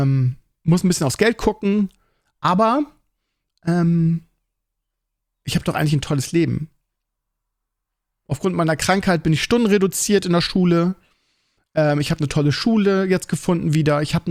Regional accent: Lauenbrück, Lower Saxony, Germany; also born or lived in Scheeßel; ein Großteil meiner Freunde sind irgendwie in Schesel und in Lauenbrück, meine alten Heimat, die ich immer noch sehr vermisse.

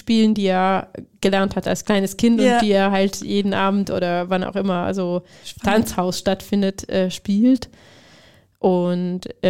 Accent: Hungary; German is a second language; Ich komme aus Ungarn

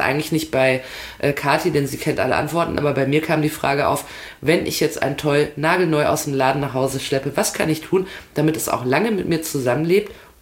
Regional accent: North Rhine-Westphalia, Germany; Ich komme ja aus dem Pott

